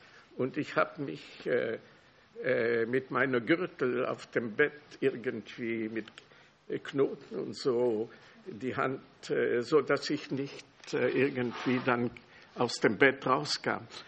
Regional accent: Czechia; Die wussten nicht, dass ich ein Jude war. Die wussten nichts, die wussten, ich war ein Tscheche und war ein Ungläubiger, oder wie man das sagen kann, der irgendwie getauft war. Die durften nicht wissen, dass ich jüdisch war

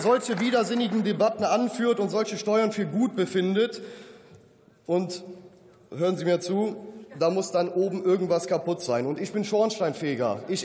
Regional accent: North Rhine-Westphalia, Germany; Und ich bleibe jetzt auch mal in Kölle. Bei uns im Rheinland wird das Wort Dröge, also Drüsch, erklärt

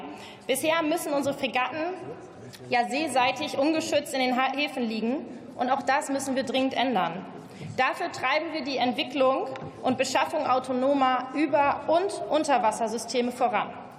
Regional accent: Lower Saxony, Germany; damit kenne ich mich als Niedersächsin aus.

